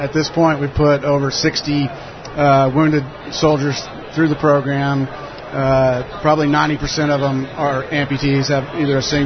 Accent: Oklahoma, United States; also born or lived in Puerto Rico / Virgin Islands; Not at all. I grew up in Oklahoma, but spent the last 8 years down in the Caribbean working full-time the dive industry in Puerto Rico and Virgin Islands.

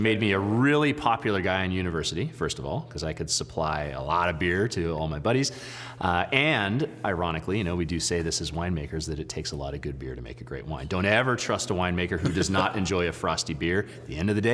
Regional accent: Sonoma, California, United States; Growing up in Sonoma, you kind of take it for granted, right? You've got grapevines everywhere.

